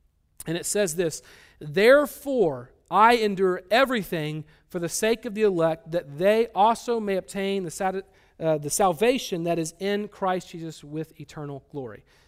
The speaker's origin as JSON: {"language": "English", "region": "Texas", "country": "United States", "said": "And we're from Texas, and no one wants to go see the basketball team play anyways because it's all about football in Texas."}